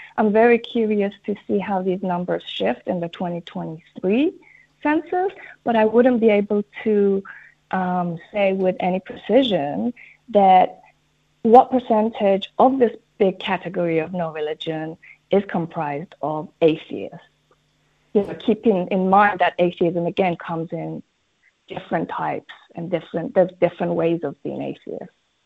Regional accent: Iran; Now, I'm from Iran.

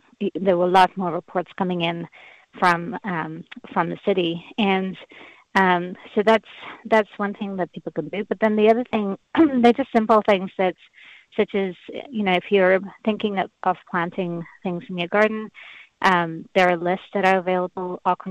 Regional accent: India; also born or lived in United States; now in New Zealand; I'm originally from India, and then I moved to the U.S., for 18 years, and I've been in Aotearoa for 12 years, so kind of moved all over.

